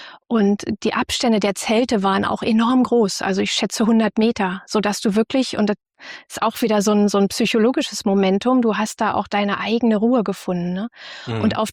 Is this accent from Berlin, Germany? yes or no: yes; Berlin, Germany; Ich komme aus Ostberlin